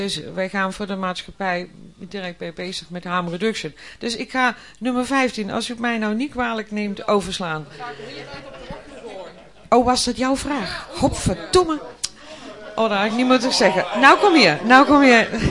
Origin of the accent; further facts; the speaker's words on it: Germany; Dutch is a second language; now in Netherlands; Ik kom uit Duitsland en ik moest wennen aan al het Nederlands.